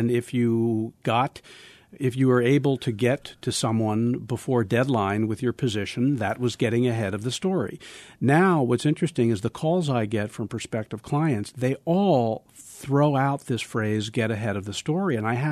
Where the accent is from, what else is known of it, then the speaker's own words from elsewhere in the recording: New Jersey, United States; I learned the term as a kid growing up in South Jersey.